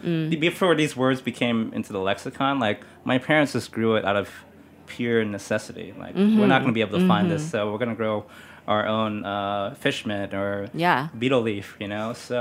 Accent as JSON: {"language": "English", "town": "Philadelphia", "region": "Pennsylvania", "country": "United States", "tie": "born or raised there", "said": "I grew up in Philly. I have a lot of relatives out in Westminster, Garden Grove, out in Southern California."}